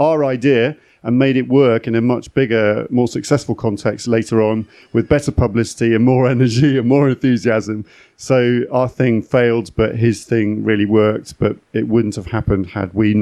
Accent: Plymouth, South West England, United Kingdom; from Plymouth.

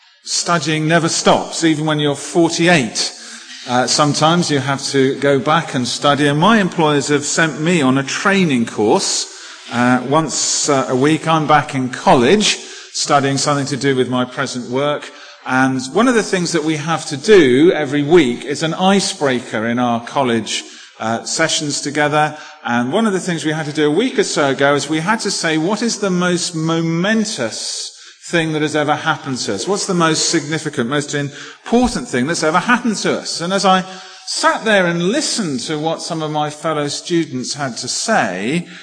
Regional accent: England, United Kingdom; Now, maybe it's just because I'm English

